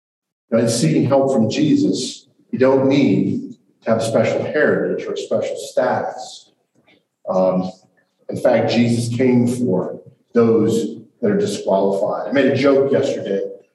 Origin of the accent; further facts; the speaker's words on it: Mid-Atlantic, United States; It's like when I first lived in the South, I was a Yankee, and I didn't understand that. I was from the Mid-Atlantic.